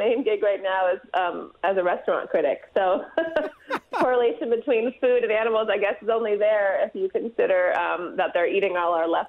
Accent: San Francisco, California, United States; I'm from San Francisco. We don't have moose here.

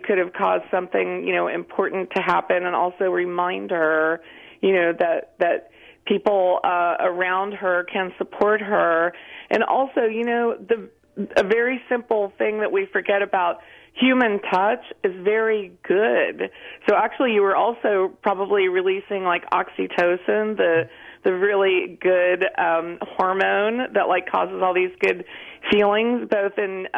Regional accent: West Virginia, United States; I'm originally from West Virginia, and my mom lived by the Golden Rule

